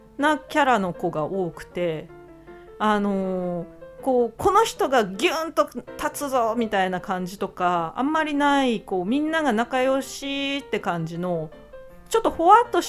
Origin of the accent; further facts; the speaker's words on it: Sapporo, Hokkaido, Japan; 私の出身地である札幌出身なんで